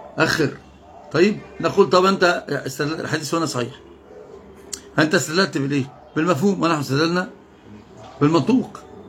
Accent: Tunisia; انا قلت تونسي مفتخر وافتخر،

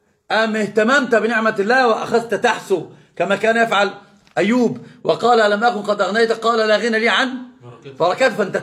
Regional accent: Egypt; وإذا سمع أخرج عندنا في مصر المثل العظيم حكماء أجدادي وجداتي

